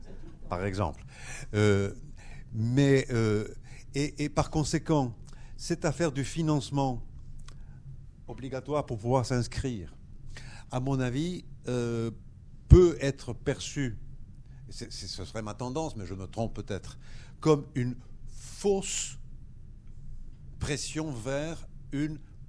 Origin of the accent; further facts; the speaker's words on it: United States; Parce que je suis américain et je ne suis pas né aux États-Unis.